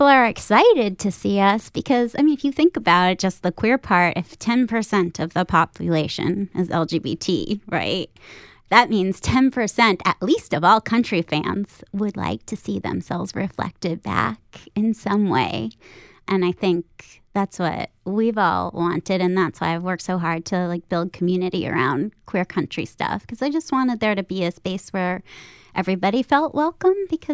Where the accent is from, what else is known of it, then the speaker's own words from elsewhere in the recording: Manhattan, New York, United States; I grew up in Manhattan. I'm Jewish. I'm queer. So I'm doing it wrong. But I did grow up with a lot of country music.